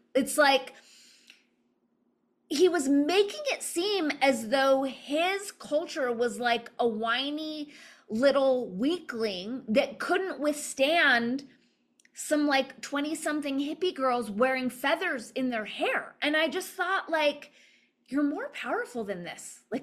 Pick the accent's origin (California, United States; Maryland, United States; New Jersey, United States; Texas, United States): California, United States; Los Angeles; now in Santa Fe, United States; in the same way that they destroyed my hometown of Los Angeles.